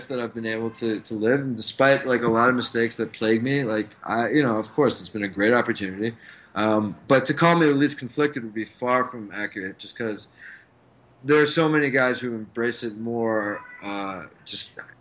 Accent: New York, United States; now in Los Angeles, United States; it takes like a month to stop getting aggravated by little stupid things as a New Yorker

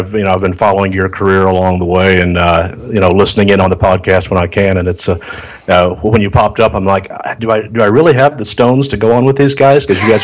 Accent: Springfield, Missouri, United States; Yeah, I grew up in Springfield, Missouri. I went to a little school just outside of Springfield, Missouri, Willard High School, and spent the first 18 years of my life there in the Bible Belt of Bible Belts

